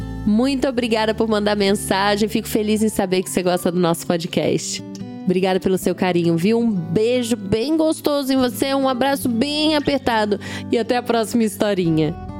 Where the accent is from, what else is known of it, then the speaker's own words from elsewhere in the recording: Campinas, São Paulo, Brazil; A gente é de Campinas, em São Paulo.